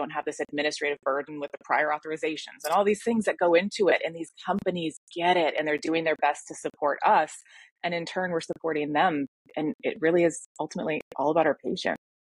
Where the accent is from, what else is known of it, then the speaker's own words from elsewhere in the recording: Michigan, United States; I just feel like, you know, it's the opposite of when I grew up in Michigan up north.